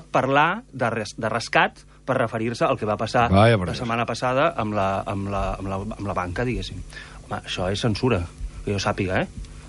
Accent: Catalonia, Spain

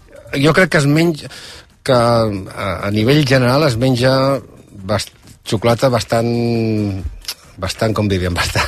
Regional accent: Calafell, Catalonia, Spain; Jo soc de Calafell, platja.

